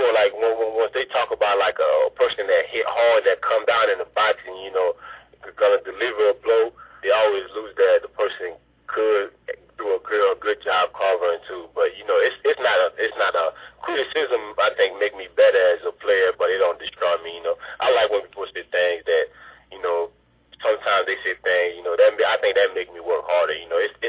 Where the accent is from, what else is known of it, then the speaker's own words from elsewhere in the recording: Haiti; now in United States; I was born in Haiti, you know. I growing up in Haiti, I never knew I was going to be in America.